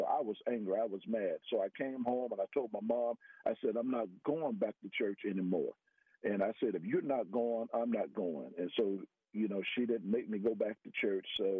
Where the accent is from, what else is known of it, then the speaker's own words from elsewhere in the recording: Miami, Florida, United States; also born or lived in Philadelphia; My previous roommate, his name was Renzo. He was also from Miami.